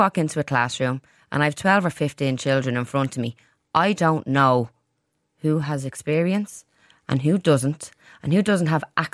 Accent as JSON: {"language": "English", "town": "Santry", "region": "Leinster", "country": "Ireland", "tie": "born or raised there", "said": "So where I grew up is very, very close to Ballymun. I grew up in Santry."}